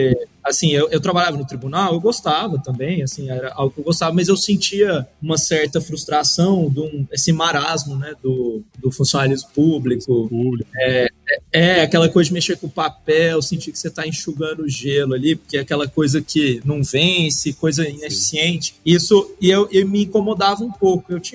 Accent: São Paulo, Brazil; born there; eu nasci, morei, assim, nasci em São Paulo, mas morei na fazenda criança, né, e gostava muito de fazenda.

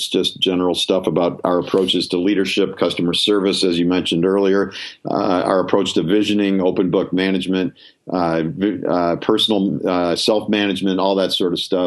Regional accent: Chicago, Illinois, United States; So I grew up in Chicago.

